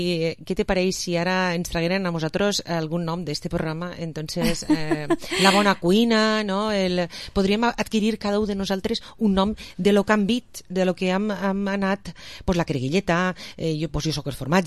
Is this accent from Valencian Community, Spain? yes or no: yes; Vila-real, Valencian Community, Spain; jo com soc de Vila-real li diré Carlota